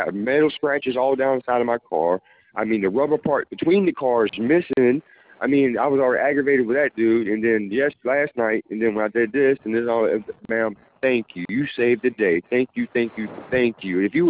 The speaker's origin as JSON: {"language": "English", "town": "Savannah", "region": "Georgia", "country": "United States", "tie": "born or raised there", "said": "I grew up in East Savannah. I'm from Savannah, Georgia. I'm a white boy. I went to Schumann, Eli Whitney, New Savannah High."}